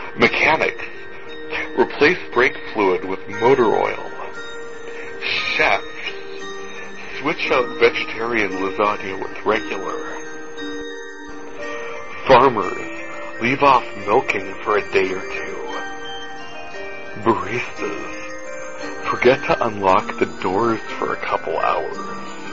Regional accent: North Dakota, United States; I am from North Dakota, where the eyes are starting to get a little bit wilder around the malls

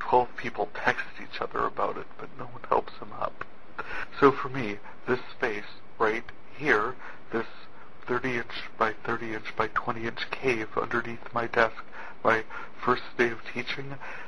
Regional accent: North Dakota, United States; I am from North Dakota, where spring cannot come fast enough for any of us.

